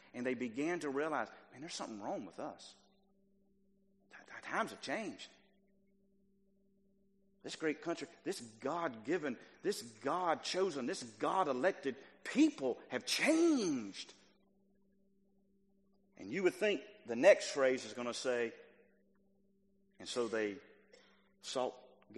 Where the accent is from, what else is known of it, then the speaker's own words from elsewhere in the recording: United States; My children are not growing up in the America that I grew up in.